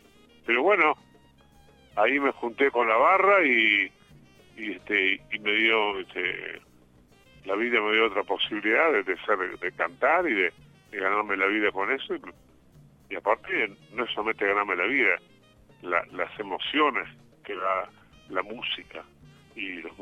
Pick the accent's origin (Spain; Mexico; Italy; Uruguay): Uruguay; moved away; also born or lived in Argentina / United States; Bueno, Uruguay, yo volví por mis raíces. Yo estuve como 22 o 23 años fuera del Uruguay. Inclusive tuve 12 años en Argentina.